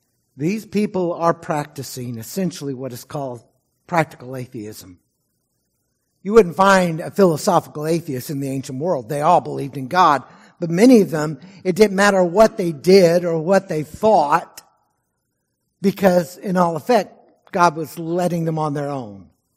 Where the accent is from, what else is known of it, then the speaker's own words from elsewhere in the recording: Texas, United States; I remember hearing one of the first cases in Texas, my home state's three strike laws